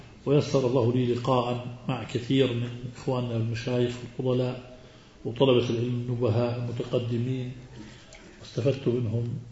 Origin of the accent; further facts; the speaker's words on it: Jordan; طبعا نحن نقول عنه شباح، بلادنا الشام الأردن